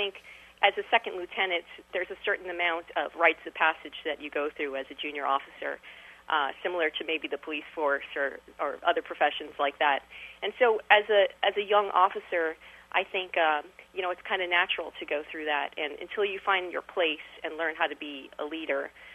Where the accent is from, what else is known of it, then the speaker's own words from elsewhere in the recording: Miami Beach, Florida, United States; also born or lived in New York; I didn't have any family members in the military. I grew up in Miami Beach in New York